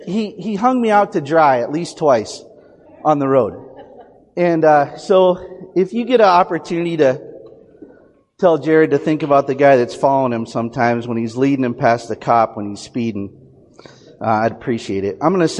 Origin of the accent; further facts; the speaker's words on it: Montana, United States; So growing up in Montana, there's a lot of pride in the state of Montana.